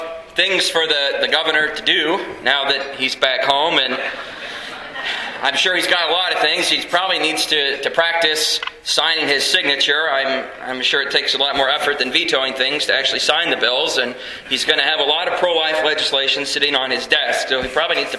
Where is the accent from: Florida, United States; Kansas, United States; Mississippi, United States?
Kansas, United States; Lansing; I went all through public schools in Kansas. I'm native of Kansas. I was born in Lansing. I went to Lansing public schools all through. I graduated from the University of Kansas with a degree in computer science. So I've been in Kansas my whole life